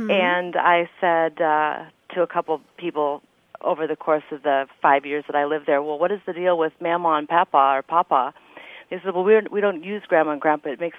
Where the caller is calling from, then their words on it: Milwaukee, Wisconsin, United States; also born or lived in Texas; Milwaukee, Wisconsin.